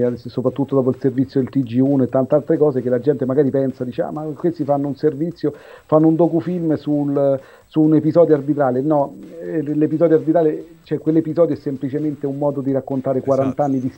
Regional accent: Rome, Lazio, Italy; noi che siamo juventini cresciuti a Roma

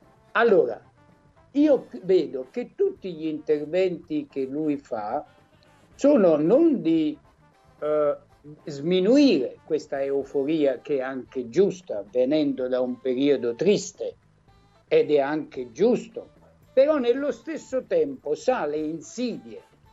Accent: Salerno, Campania, Italy; io sono di Salerno

